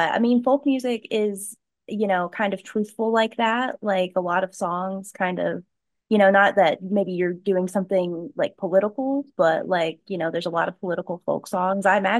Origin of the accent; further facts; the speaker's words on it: Kentucky, United States; I'm from West Kentucky, so I'm close to Nashville